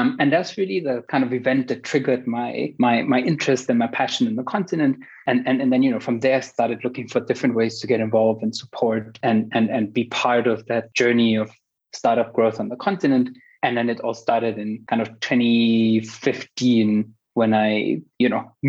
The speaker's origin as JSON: {"language": "English", "country": "Austria", "tie": "born or raised there", "second_language": "English", "said": "So I grew up in Austria, but even there, my mother is Italian, my dad is Austrian. So kind of from early on, I started growing up in a very multicultural household where at home, it kind of felt like we were Italian."}